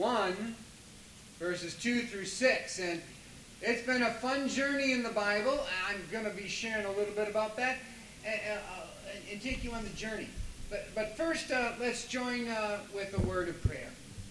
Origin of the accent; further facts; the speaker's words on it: Wausau, Wisconsin, United States; A little bit about myself. I grew up in Wausau, Wisconsin.